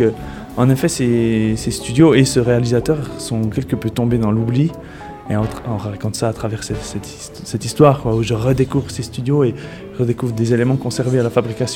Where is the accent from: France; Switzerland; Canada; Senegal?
Switzerland; La Chaux-de-Fonds, Neuchâtel; moi je viens de La Chaux-de-Fonds, et je me souviens très bien de ma première lanterne magique en tant que spectateur